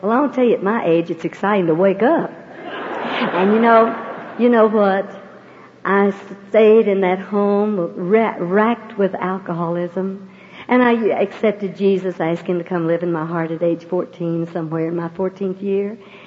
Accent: Houston, Texas, United States; born there; Well, I was born in Houston 100 years ago

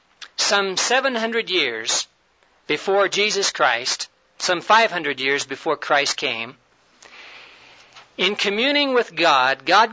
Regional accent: Texas, United States; Well, Doris mentioned that that I'm a Texan. But I'm a deflated Texan.

